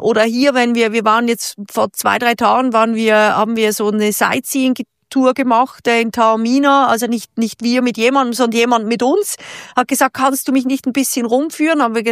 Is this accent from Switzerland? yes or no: yes; Switzerland; now in Italy; Ich als Schweizer konnte mir das fast nicht vorstellen.